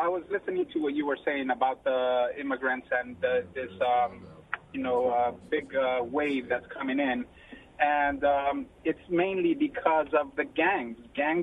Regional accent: El Salvador; I am from El Salvador, but my cousins are from Honduras

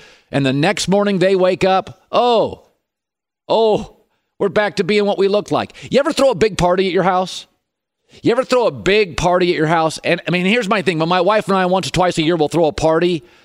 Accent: Seattle, Washington, United States; reminded me so much of my hometown Seattle Seahawks.

